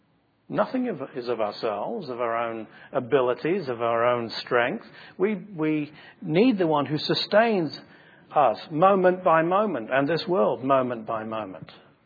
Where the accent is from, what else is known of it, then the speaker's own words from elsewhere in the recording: England, United Kingdom; now in United States; I'm English, and English are well known for mixing their colors and having scruffy hair and so on and so forth, okay?